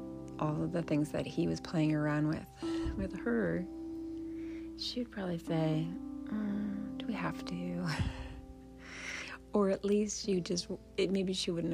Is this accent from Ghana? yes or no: no; Canada; now in United States; Here in the United States, we are getting ready for Thanksgiving. And I grew up in Canada. This is my adopted home and holiday.